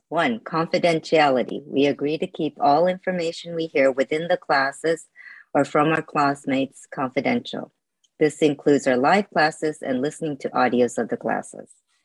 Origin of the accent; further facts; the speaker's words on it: Japan; now in New York, United States; I'm from New York. Been here more than 20 years. Originally from Japan.